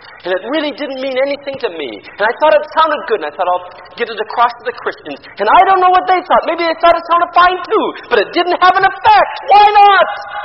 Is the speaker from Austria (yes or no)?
no; Sarnia, Ontario, Canada; many of us, and boys and girls growing up in Sarnia